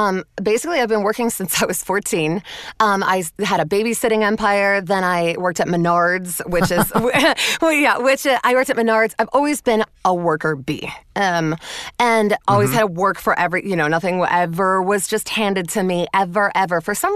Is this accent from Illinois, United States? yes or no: yes; Chicago, Illinois, United States; This is in my hometown.